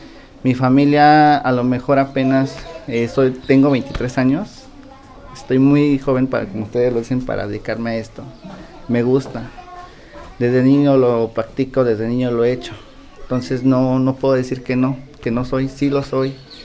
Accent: San Bartolo, Mexico; now in Mexico City, Mexico; Soy de San Bartolo. Radico en México.

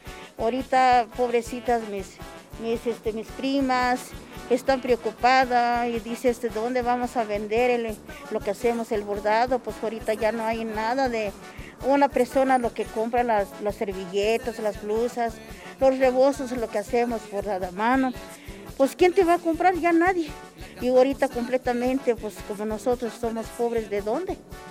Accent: Pahuatlán, Puebla, Mexico; Yo vengo aquí de la Sierra de Pahuatlán, Puebla.

